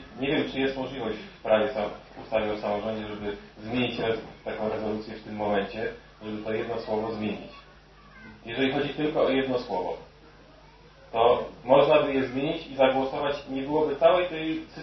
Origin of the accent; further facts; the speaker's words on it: Warsaw, Masovian Voivodeship, Poland; now in Poronin, Poland; Mieszkam od niedawna w Poroninie. Pochodzę z Warszawy